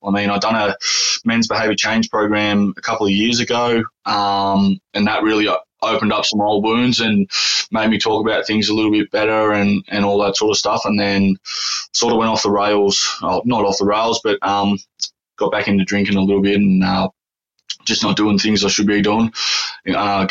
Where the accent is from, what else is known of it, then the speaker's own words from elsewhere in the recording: New Zealand; especially being a Kiwi